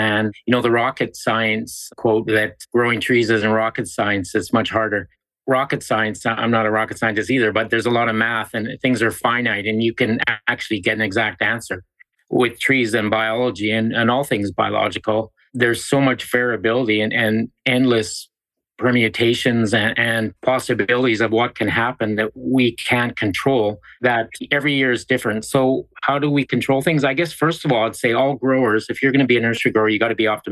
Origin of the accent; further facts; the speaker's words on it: Nanaimo, British Columbia, Canada; I grew up in Nanaimo, British Columbia, which is 30 kilometers, which is say 20 miles from Vancouver. So 20 miles of water, just on the east coast of Vancouver Island, close to the 49th parallel. Southern Canada, I guess.